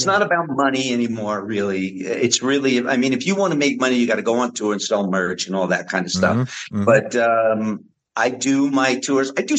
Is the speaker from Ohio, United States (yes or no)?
no; New Jersey, United States; Remember, I'm an Italian from New Jersey.